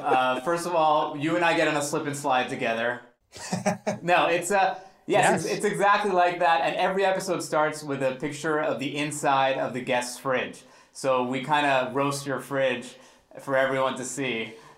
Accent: Great Neck, New York, United States; I grew up in Great Neck. Okay, I grew up in Long Island.

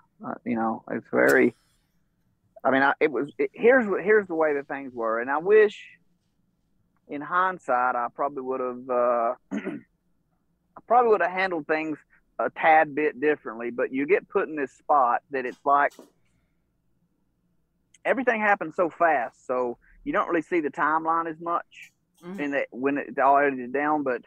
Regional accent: Georgia, United States; I'm from North Georgia, which, you know, I'm probably, as a crow flies, probably 2 hours from Knoxville or something like

